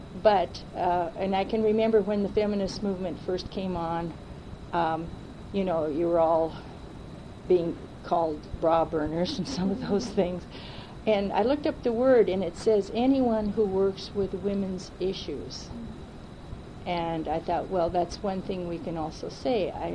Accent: Missoula, Montana, United States; born there; And so I was born in Missoula, and because my dad's parents moved over here and my mother came to the university here.

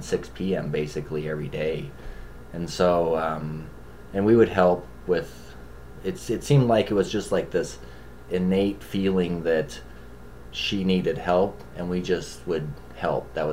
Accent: Helena, Montana, United States; also born or lived in Denver, United States; he didn't want his kids growing up in Denver, and so they moved to Helena. And we lived in...

